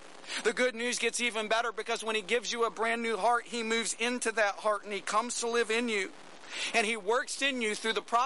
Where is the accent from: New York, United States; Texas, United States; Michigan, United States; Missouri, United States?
Texas, United States; accent: Texas; particularly thick Texas accent. Compared to many Texans, especially many West Texans, I don't. But my accent is always exaggerated, it seems, when I travel overseas